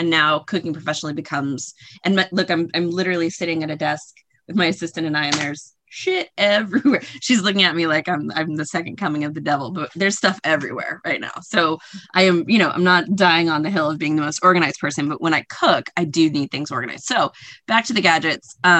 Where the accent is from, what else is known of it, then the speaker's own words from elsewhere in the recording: Boston, Massachusetts, United States; Hometown is Boston. I've been here on and off for the last 20 years. It's what I absolutely consider as home. Where I'm from is harder. I grew up in a military family.